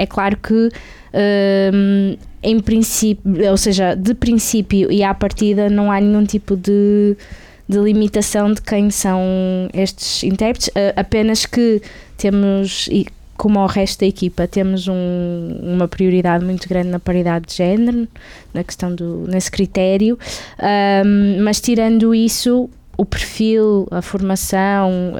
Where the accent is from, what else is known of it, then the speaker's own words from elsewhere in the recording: Porto, Portugal; eu vivo no Porto e sou do Porto.